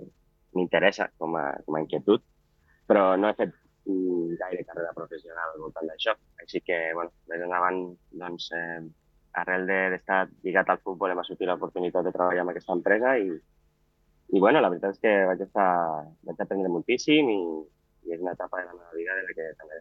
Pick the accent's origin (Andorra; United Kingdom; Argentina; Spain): Andorra; vaig néixer a Andorra, he crescut allà tota la vida i bueno, fa una cosa de 3 anys, doncs, tenia una feina fixa en una empresa allà a Andorra